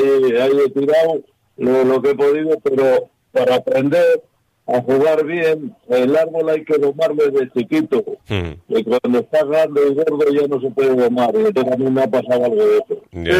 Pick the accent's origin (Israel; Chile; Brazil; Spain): Spain; Rasines, Cantabria; now in Laredo, Spain; Sí, soy de Rasines, sí. Pero bueno, de un pueblo de Rasines, al lado del monte. Sí, en el monte, sí.